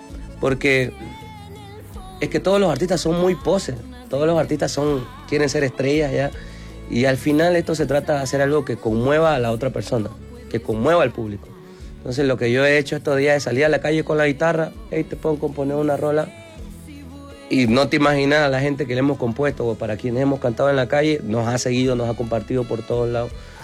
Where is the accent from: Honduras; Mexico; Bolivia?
Bolivia; En mi país existe una distancia cultural entre Collas y Camba. Nunca fue impedimento de eso para nosotros poder llenar lugares en nuestro país.